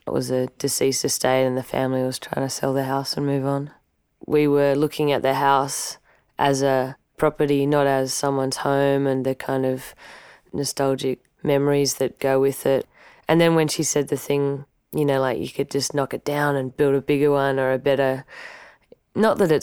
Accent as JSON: {"language": "English", "town": "Melbourne", "region": "Victoria", "country": "Australia", "said": "I'm a songwriter from Melbourne in Australia."}